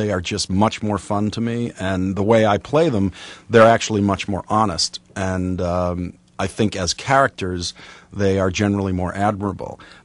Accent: Boston, Massachusetts, United States; Look, I'm Irish. I'm from Boston.

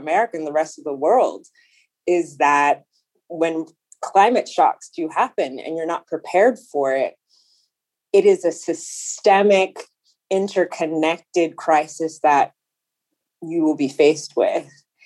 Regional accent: Dallas, Texas, United States; That said, yes, I grew up in Dallas.

